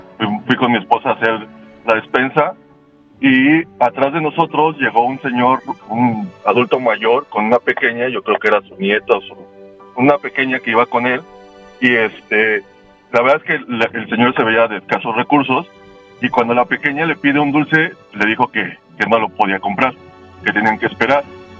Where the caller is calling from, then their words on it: Ecatepec, State of Mexico, Mexico; De Catepec.